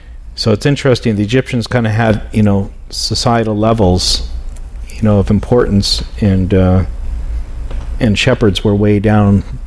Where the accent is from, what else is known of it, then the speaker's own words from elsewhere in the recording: Canada; Sorry, I'm a Canadian. I'm pleading guilty.